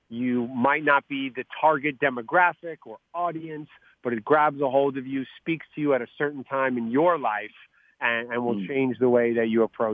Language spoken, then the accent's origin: English; New York, United States; so as a New Yorker, I have affinity for Spike Lee